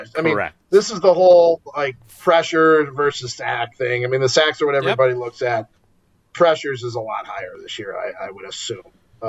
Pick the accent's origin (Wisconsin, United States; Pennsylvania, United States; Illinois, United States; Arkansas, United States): Illinois, United States; Chicago; I grew up in Chicago. I never heard of Dominican University, so I've learned something new.